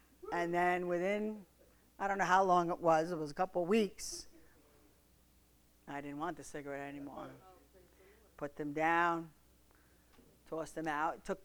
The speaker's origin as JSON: {"language": "English", "region": "New York", "country": "United States", "said": "I'm sorry. I'm from New York. I guess that's part of it."}